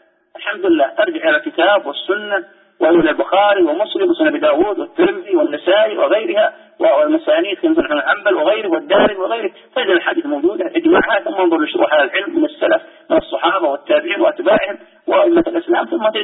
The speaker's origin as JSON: {"language": "Arabic", "country": "Saudi Arabia", "said": "عندنا في السعودية"}